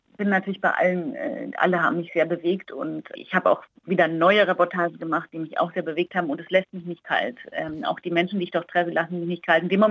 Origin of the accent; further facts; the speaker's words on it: Germany; Also als Deutscher ist für mich der Wald was Gutes.